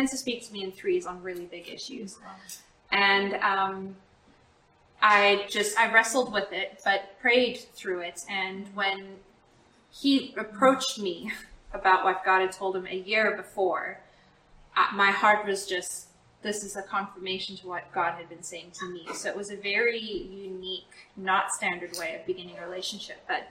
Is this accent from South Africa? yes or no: yes; South Africa; He didn't know I was raised in South Africa.